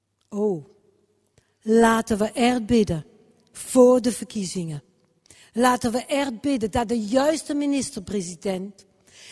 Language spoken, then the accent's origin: Dutch; France; Dat is niet mijn oorspronkelijk land. Ik ben hier niet geboren. Mijn wieg, zoals de tegenwoordig zeggen, was niet hier. Ik kom zelf uit Frankrijk.